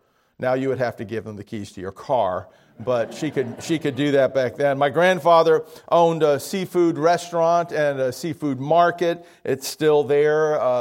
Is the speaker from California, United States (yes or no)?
no; Miami, Florida, United States; Now, many of you know that I grew up in Miami, a city that is well known for its fishing